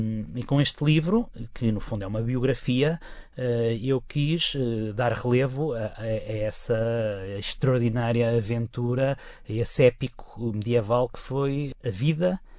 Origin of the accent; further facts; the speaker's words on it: Figueira da Foz, Coimbra, Portugal; eu sou da Figueira da Foz